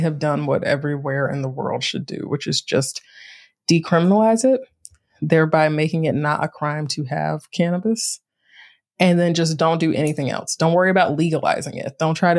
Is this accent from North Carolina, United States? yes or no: yes; Greensboro, North Carolina, United States; No, that's definitely how I felt about Greensboro.